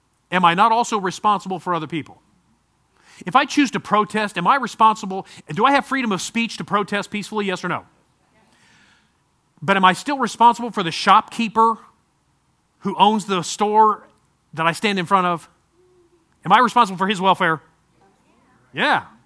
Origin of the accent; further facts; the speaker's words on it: United States; As an American citizen, I am.